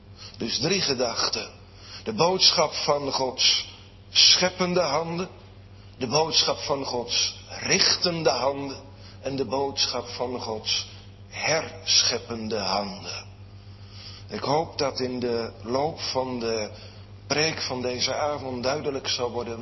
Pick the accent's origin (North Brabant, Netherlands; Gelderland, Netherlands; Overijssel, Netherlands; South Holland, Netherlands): South Holland, Netherlands; Sliedrecht; dat er in Sliedrecht, de plaats waar ik ben opgegroeid, eens een markt was met allerlei oude ambachten.